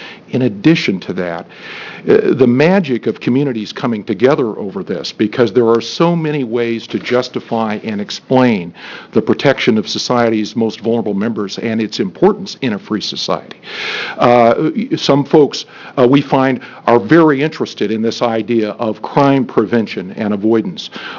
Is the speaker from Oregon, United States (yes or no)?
yes; Eugene, Oregon, United States; But Eugene, in particular, and I'll pick on my hometown